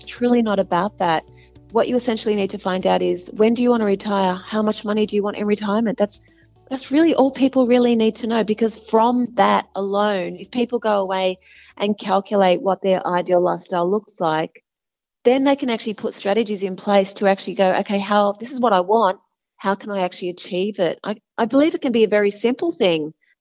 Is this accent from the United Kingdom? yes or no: no; Sydney, New South Wales, Australia; I grew up in Sydney's western suburbs.